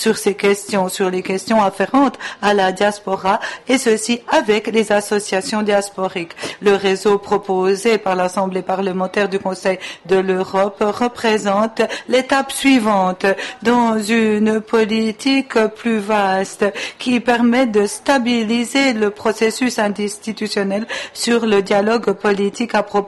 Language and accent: French; Italy; En tant qu'Italien, je sais très bien que les communautés de la diaspora